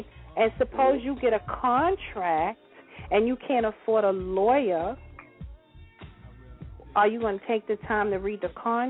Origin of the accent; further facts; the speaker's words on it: Harlem, New York, United States; I'm from Harlem.